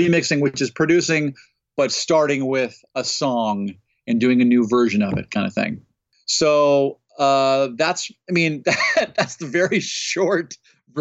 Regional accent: California, United States; Before that, growing up in the San Fernando Valley, I was a keyboard player and in rock bands.

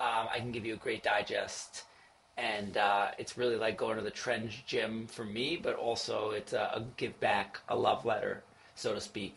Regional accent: New York, United States; and I was growing up in New York loving the mixtape scene and like making mixtapes and playlists.

